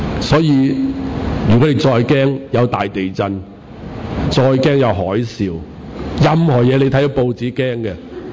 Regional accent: Hong Kong; 第一件事我有，就是我是香港居民。我沒有我的行李，但我的身份是肯定的，因為我是香港人。

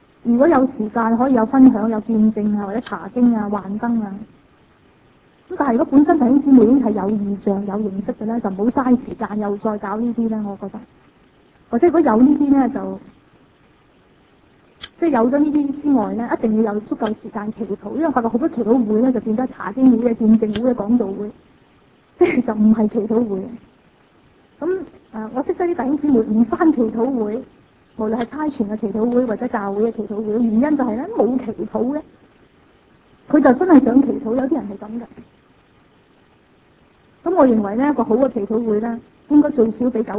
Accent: China; 因为我哋系中国人啦，

